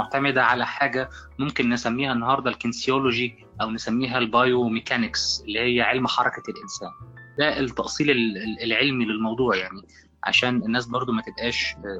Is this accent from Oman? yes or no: no; Egypt; وازاي أنا كطفل مصري في الوقت ده يعني كنت بشوف الحضارة الهندية عاملة ازاي